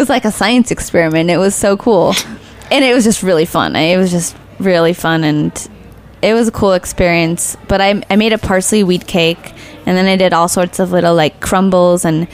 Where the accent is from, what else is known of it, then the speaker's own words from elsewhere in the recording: Nebraska, United States; But I'm from Nebraska, and I have yet to taste any corn in New York that compares to Nebraska.